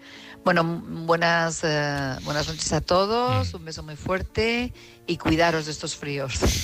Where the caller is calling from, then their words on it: Madrid, Community of Madrid, Spain; de Madrid.